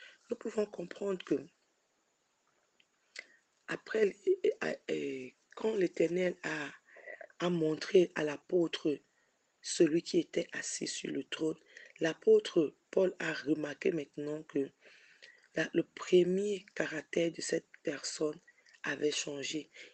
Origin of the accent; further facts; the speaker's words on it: Togo; et nous sommes toutes du Togo.